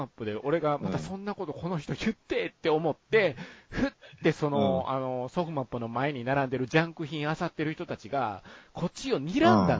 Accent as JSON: {"language": "Japanese", "region": "Osaka", "country": "Japan", "accent": "Osaka dialect", "said": "まあ、僕、大阪弁ですやん。"}